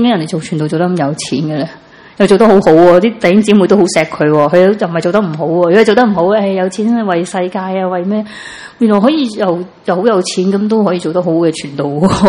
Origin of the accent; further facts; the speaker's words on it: Chaozhou, Guangdong, China; 我本身由细到大我系潮州人嚟，潮州人好悭嘅，我好悭嘅一个人嚟。